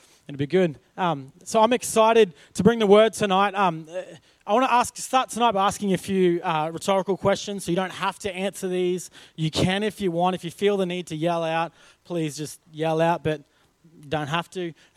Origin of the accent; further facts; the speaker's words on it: Queensland, Australia; I'm from North Queensland, as you've probably heard me say before, and it rains quite a lot up in North Queensland.